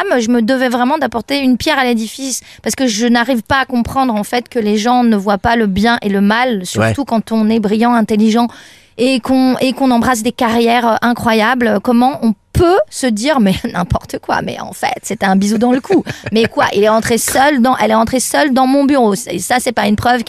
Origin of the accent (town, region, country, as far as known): Occitanie, France; born or raised there